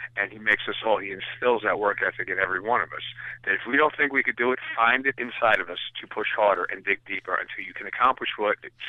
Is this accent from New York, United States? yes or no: yes; New York City, New York, United States; You see, Paul and I grew up in New York City. We grew up in the shadows of Madison Square Garden.